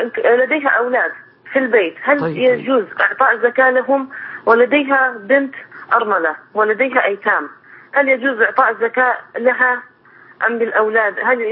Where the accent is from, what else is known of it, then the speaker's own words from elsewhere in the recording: Iraq; نحن أنا من العراق هل يجوز للمرأة أن تقود سيارة نحن من العراق